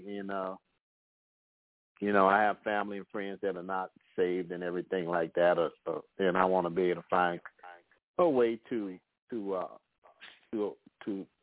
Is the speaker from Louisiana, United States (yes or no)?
yes; New Orleans, Louisiana, United States; moved away; Years ago, I had left, I'm from New Orleans. I left New Orleans, and I went to Dallas, Texas, and I went to a place called Christ for the Nations Institute.